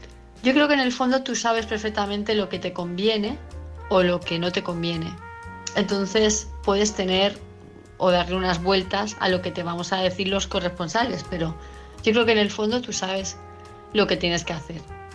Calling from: Palma de Mallorca, Balearic Islands, Spain; de Palma de Mallorca

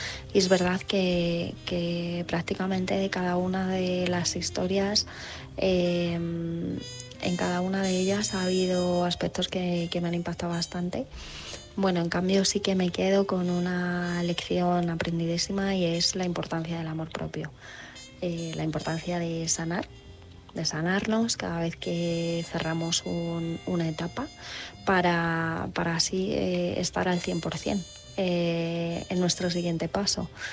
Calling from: Valladolid, Castile and León, Spain; de Valladolid.

